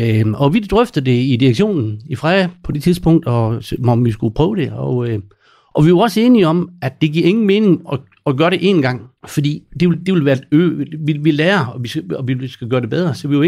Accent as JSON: {"language": "Danish", "town": "Gundersted", "region": "North Denmark Region", "country": "Denmark", "said": "så er jeg fra Gundersted. Gundersted, det er en lille flæk, som ingen ved, hvor er."}